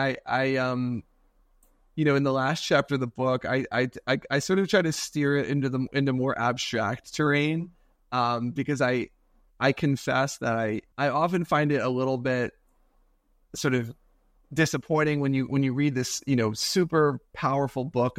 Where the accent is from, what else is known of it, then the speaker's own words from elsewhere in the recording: Philadelphia, Pennsylvania, United States; And I'm from the Philadelphia area. We've got a long Quaker tradition here.